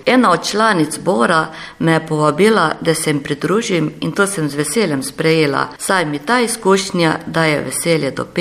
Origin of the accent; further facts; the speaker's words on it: Kanomlja, Gorizia, Slovenia; Po ena iz Idrije, Spodne Idrije in Cerkneha. Ostale smo iz Kanomlje.